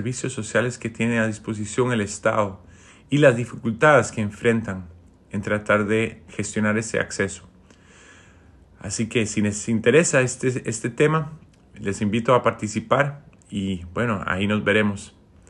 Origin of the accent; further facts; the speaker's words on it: Netherlands; Spanish is a second language; now in Costa Rica; yo soy holandés, trabajo en la Universidad de Costa Rica